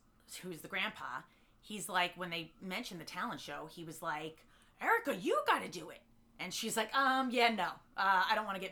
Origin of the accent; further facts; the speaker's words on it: Long Island, New York, United States; I grew up in Long Island, and you're a weirdo if you do that stuff.